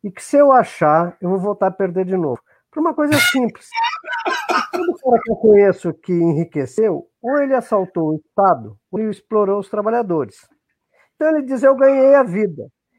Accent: Boa Vista, Roraima, Brazil; eu não estou em Santos por uma casualidade, mas eu vivo em Boa Vista, em Roraima. Então, eu logo vou embora para minha terra

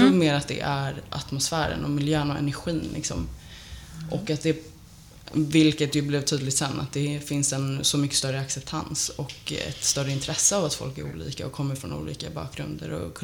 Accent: Stockholm, Stockholm County, Sweden; also born or lived in Turkey; Jag är uppvuxen i Stockholm.

